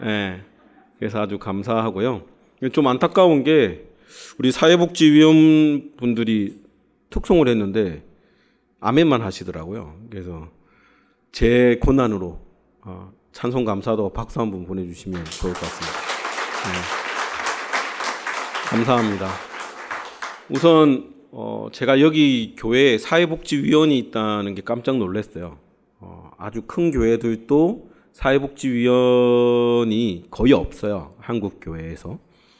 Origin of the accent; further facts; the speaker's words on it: Busan, South Korea; moved away as an adult; also born or lived in Daejeon; now in Gyeongju, South Korea; 그다음에 제가 고향이 부산이에요. 그래서 고등학교 때까지 만덕동에 살다가 이제 신학 공부하러 가면서 대전으로 가서 그때부터 이제 부산을 떠나서 지금은 경주에서 사역을 하고 있는데요.